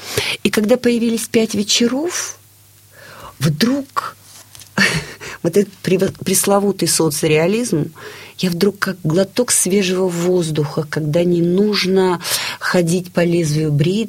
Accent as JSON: {"language": "Russian", "region": "Far East", "country": "Russia", "said": "Я дальневосточница"}